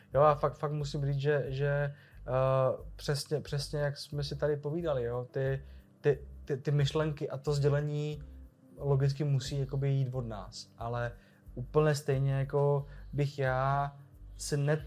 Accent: Slovakia; Czech is a second language; já jsem Slovák a já nemám prostě tu češtinu jako takhle zmáklou, že bych tu gramatiku sypal z patra

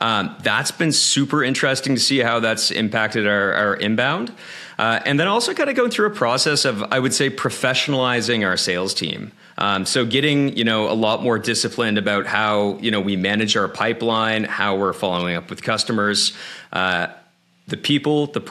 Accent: Prince Edward Island, Canada; We're from the East Coast. Basically, I describe it as kind of above Boston, above Maine, home is Prince Edward Island, which is Canada's smallest province.

